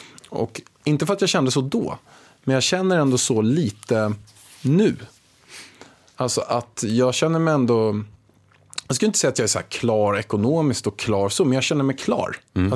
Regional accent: Haninge, Stockholm County, Sweden; jag är uppväxt i Vega i Haninge.

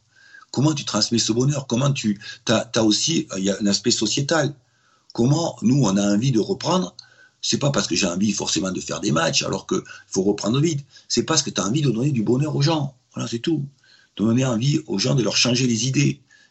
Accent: Sainte-Foy-la-Grande, Nouvelle-Aquitaine, France; born there; also born or lived in Bordeaux; Moi, je suis né dans un pays où on joue au rugby. Je suis né à Sainte-Foy-la-Grande où avant tout il y a du rugby.

